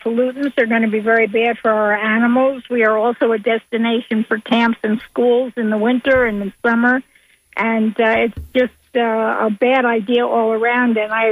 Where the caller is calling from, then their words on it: Sarasota, Florida, United States; I'm calling from Sarasota, Florida.